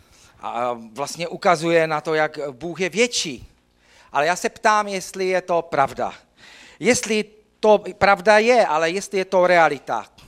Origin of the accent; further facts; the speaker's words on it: Brno, South Moravian Region, Czechia; Já pocházím z Brna, Brno miluju, jo? To je krásné město.